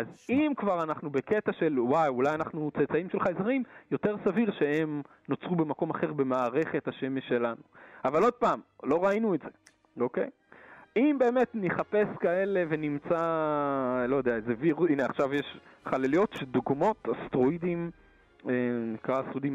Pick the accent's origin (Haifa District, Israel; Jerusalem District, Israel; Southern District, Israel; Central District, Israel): Central District, Israel; Kfar Saba; born there; אנחנו, לא יודע, אני נולדתי בכפר סבא, אז אני...